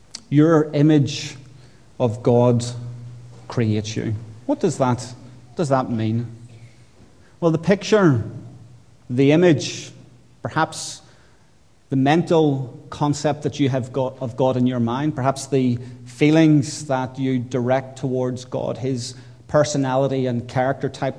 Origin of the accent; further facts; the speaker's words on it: Northern Ireland, United Kingdom; I grew up in Northern Ireland at a difficult time in the life of that particular country, and it was an angry and a hard place. It was a place where there was a form of religious war taking place.